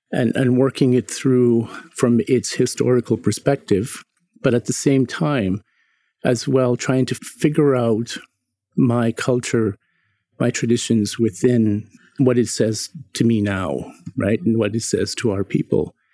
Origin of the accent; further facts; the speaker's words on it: Canada; accent: Northern Native; And also I decided to get rid of my Northern Native accent. So it comes back whenever I'm back home. It does come back.